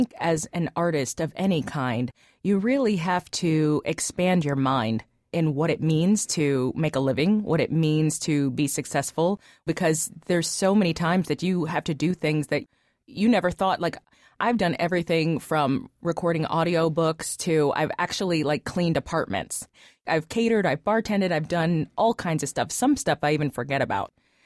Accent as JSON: {"language": "English", "town": "Cincinnati", "region": "Ohio", "country": "United States", "tie": "born or raised there", "said": "Well, I grew up in Gulf Manor primarily. I went to performing arts from fourth grade through 12th grade. Before that, I went to Clifton"}